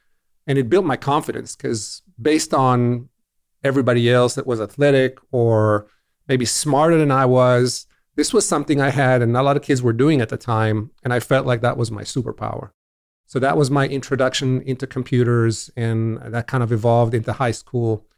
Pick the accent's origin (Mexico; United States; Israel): Israel; So for me, growing up in Israel in the 70s, I think I'm aging myself just by saying